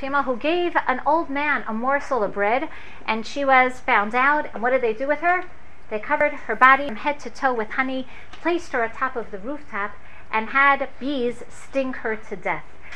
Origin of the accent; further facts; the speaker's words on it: New York, United States; So I don't want to tell him that I'm originally from New York.